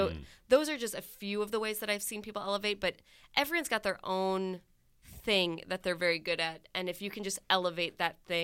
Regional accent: Illinois, United States; I grew up in Illinois, but I remember they had like these events that we'd go

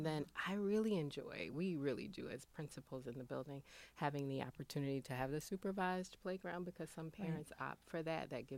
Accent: Georgia, United States; And as speaking as a Southerner, I'm from Georgia. It's manageable.

